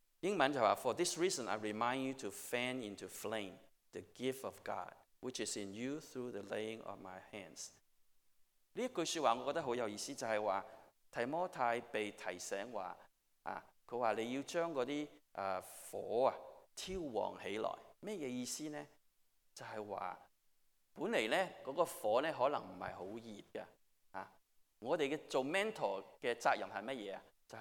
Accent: Hong Kong; 我小个时候长大在香港，你们如果在香港你就知道，我们过年的时候都是打边炉的。

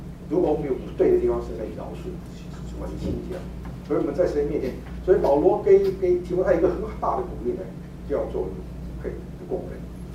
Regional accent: China; 我们中国人讲对忠心这个字，我们都很了解了

